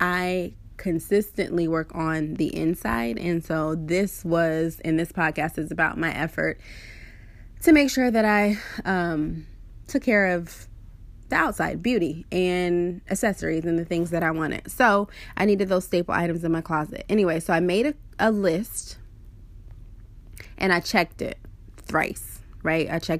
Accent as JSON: {"language": "English", "town": "Waynesville", "region": "Missouri", "country": "United States", "tie": "born or raised there", "said": "Branson is about 2 hours from Waynesville, where I currently live, my hometown."}